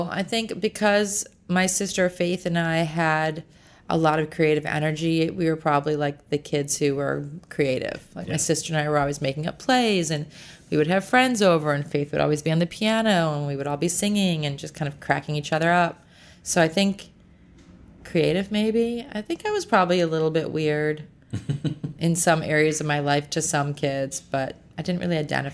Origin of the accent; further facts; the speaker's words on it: Chicago, Illinois, United States; I was born and raised in Chicago, and my mother is a PR person.